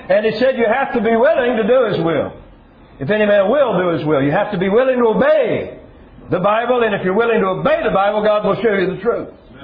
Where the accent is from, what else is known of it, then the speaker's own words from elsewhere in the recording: Lakeland, Florida, United States; near my hometown of Lakeland, Florida